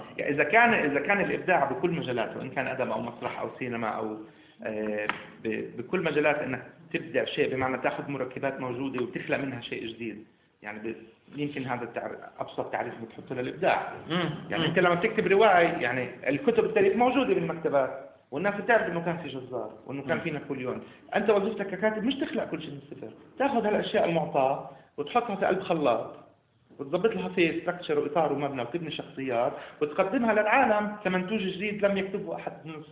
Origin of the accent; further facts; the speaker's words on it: Acre, Northern District, Israel; انا ابن عكا، انا اختلف بهويتي مرات لاشياء جذرية يعني من رام الله.